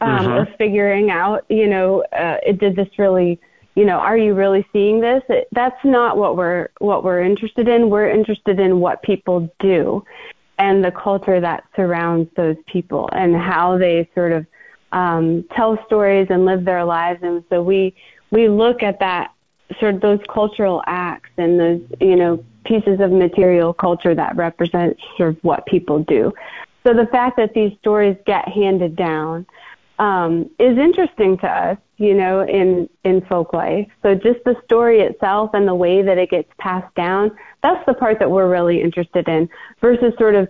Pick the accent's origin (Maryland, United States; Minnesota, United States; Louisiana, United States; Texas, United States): Minnesota, United States; now in Alabama, United States; But definitely living here is a different experience than growing up in Minnesota.